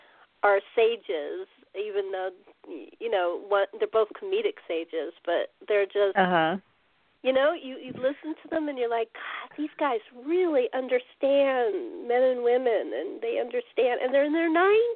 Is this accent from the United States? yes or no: yes; California, United States; also born or lived in Ohio / New Jersey; I'm a Californian, native, and I lived back east for 3 years of my life as a kid, went from 9 to 12, and I realized I don't want to live in Ohio. I don't want to live in New Jersey. I want to go back home.